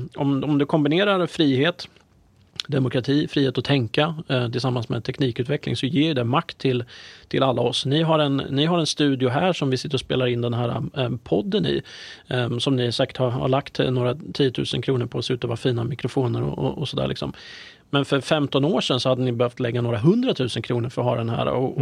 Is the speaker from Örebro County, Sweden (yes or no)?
yes; Örebro County, Sweden; Jag är ju närking i grunden, så jag har liksom verkligen inte det i mitt DNA att vara positiv.